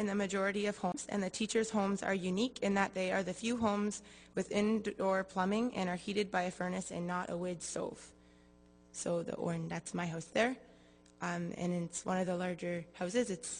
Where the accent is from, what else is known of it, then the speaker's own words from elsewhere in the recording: Canada; As a Canadian